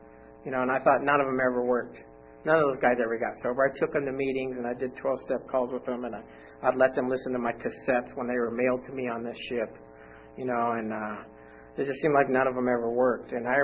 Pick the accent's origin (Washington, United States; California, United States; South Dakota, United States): California, United States; And I'm Californian pure and through my whole, you know, dude is my name for everybody.